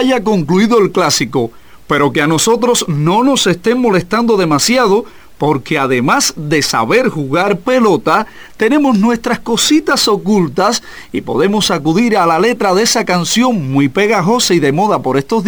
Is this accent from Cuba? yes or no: yes; Cuba; Ellos saben de lo amable que somos los cubanos